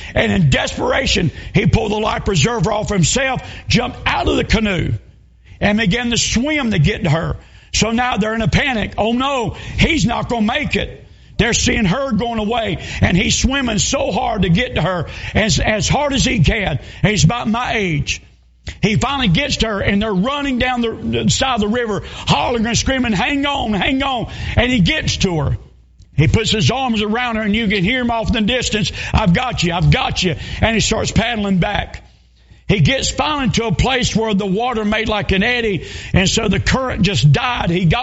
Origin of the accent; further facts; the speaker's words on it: North Carolina, United States; We lived in the lower foothills for years. And I'm from North Carolina.